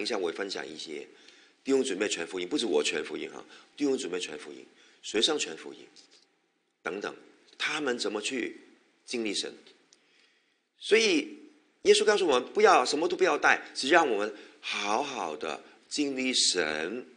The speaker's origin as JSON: {"language": "Chinese", "country": "China", "said": "有点像我们中国人呢，特别如果是外面来的客人"}